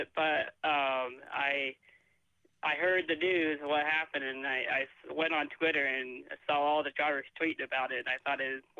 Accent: Kansas, United States; But yeah, I'm from Kansas, and my parents have always been huge NASCAR fans.

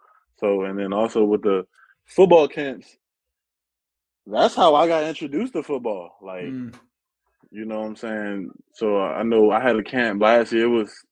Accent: Washington, District of Columbia, United States; I'm from Washington, D.C., and I moved to Maryland. So it's like that area, like, we real big on sports, and, like, it's real competitive.

